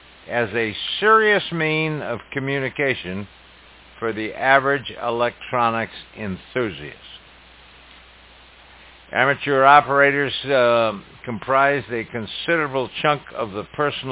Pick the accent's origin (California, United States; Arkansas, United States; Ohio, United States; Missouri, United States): California, United States; San Francisco; I was raised in San Francisco, guys. Nice town.